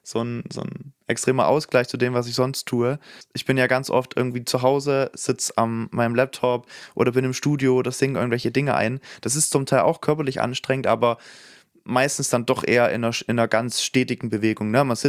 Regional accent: Saxony, Germany; da, wo ich herstamme in Sachsen, gibt es vielleicht 15 bis 20 Vereine.

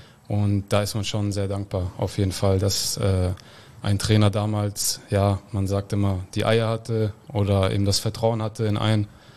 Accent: Giessen, Hesse, Germany; born there; Und geboren bin ich in Gießen, in Hessen.

